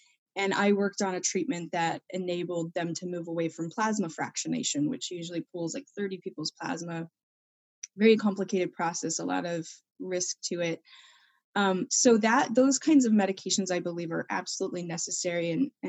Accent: Alaska, United States; So I grew up in Alaska on a homestead, and we grew most of our own food.

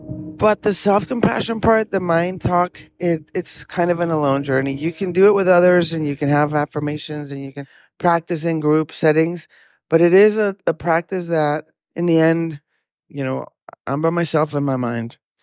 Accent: Mexico; our, you know, history of healing intergenerational trauma, you know, as Latin American women, Mexican women.

